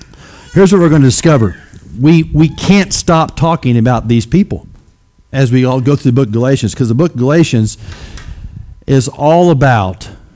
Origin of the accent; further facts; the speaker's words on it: United States; where I grew up in Shelby County, there were no black folk whatsoever. It was all white folk.